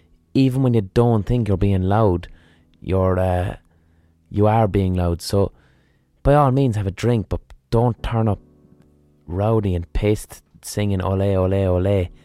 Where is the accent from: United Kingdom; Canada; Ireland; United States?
Ireland; At this point, he clicks that I'm fucking Irish.